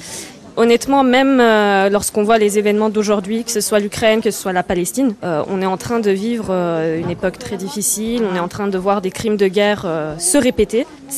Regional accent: Sarajevo, Federation of Bosnia and Herzegovina, Bosnia & Herzegovina; moved away as an adult; now in France; Je suis originaire de Sarajevo en Bosnie-Herzégovine et j'habite en France depuis 2015. J'ai 28 ans. Je suis franco-bosnienne, naturalisée française depuis pas très longtemps.

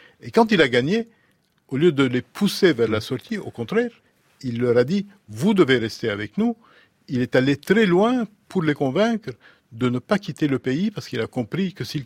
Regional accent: Lebanon; ma région natale, c'est-à-dire principalement le Liban, où j'ai connu, pendant mon enfance, une expérience de vie commune entre des gens qui avaient des origines différentes, des croyances différentes

